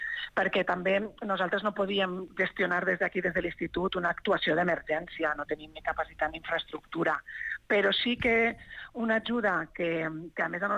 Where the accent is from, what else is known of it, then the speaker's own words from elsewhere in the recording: Banyeres de Mariola, Valencian Community, Spain; now in Badalona, Spain; el meu poble, afortunadament, va quedar fora de la dana, perquè és encara més al sud, és Alacant.